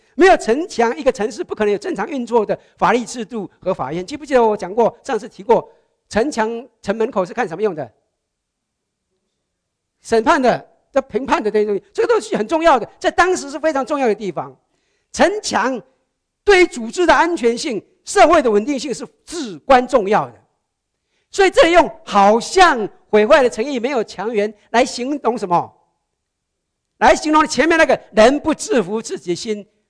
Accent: China; 我们中国人都应该很清楚嘛

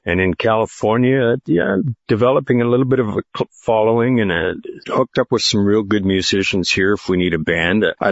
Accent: Winnipeg, Manitoba, Canada; In Canada, I started playing guitar when I was 9

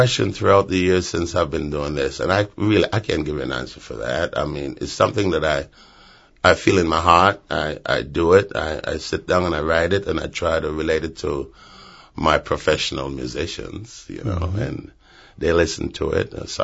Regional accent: Belize; moved away as an adult; now in United States; I'm from Belize. I ex-British Honduras, for those who are not familiar with the Belize. I lived in Belize until I was about 19, and it was a small country.

